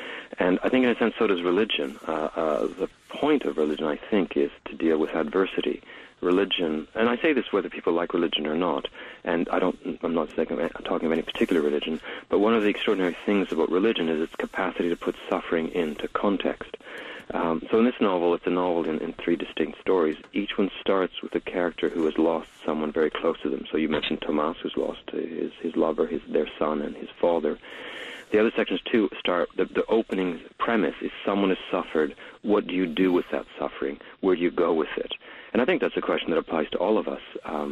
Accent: Quebec, Canada; I come from Quebec, from French Canada, which is the most secular administration, most secular province in all of North America.

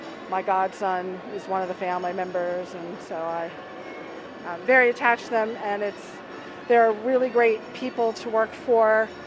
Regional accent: Salisbury, Maryland, United States; I'm from Salisbury, but my family really weren't beach people and didn't come to Ocean City much.

